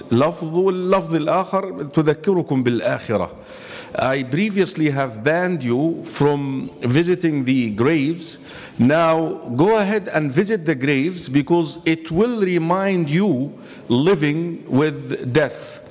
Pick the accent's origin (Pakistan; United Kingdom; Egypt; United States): Egypt; English is a second language; especially my culture, I come from Egypt